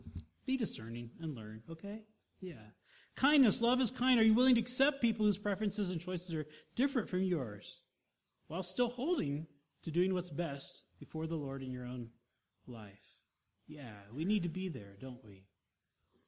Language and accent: English; Germany; now in Pueblo, United States; When I came to Pueblo, Colorado, we came from Germany.